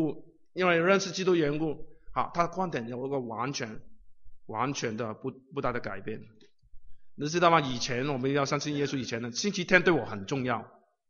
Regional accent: Guangdong, China; 我们广东人呢，有个习惯，对不对？

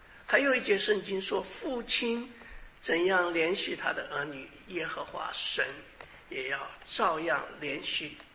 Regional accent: Taiwan; 我记得我小的时候在台湾的时候，人家说七月份很多事情都不该做

